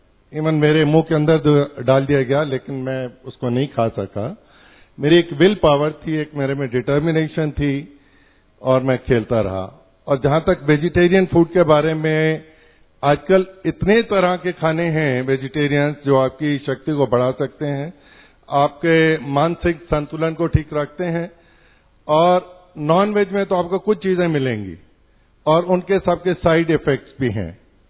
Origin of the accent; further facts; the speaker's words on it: Delhi, India; मैं दिल्ली से हूं और खेलों से 50 साल से जुड़ा हूं।